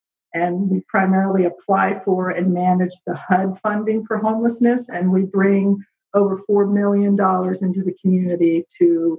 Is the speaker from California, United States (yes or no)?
no; Bradenton, Florida, United States; also born or lived in Gainesville; now in St. Petersburg, United States; Well, I am almost a Florida native. My family moved here when I was a child, and I grew up in Bradenton. Then I went to the University of Florida and lived in Gainesville, Florida for 32 years.